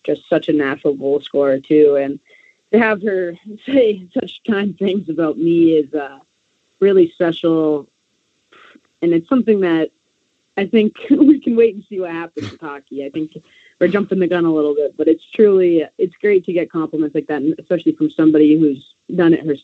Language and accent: English; Michigan, United States; But yeah, I'm from Michigan originally.